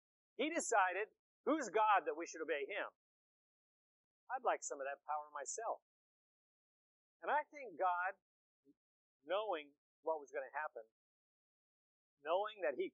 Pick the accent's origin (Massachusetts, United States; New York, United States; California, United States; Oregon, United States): California, United States; Eureka; I grew up in Eureka, California, way up here on the North Coast.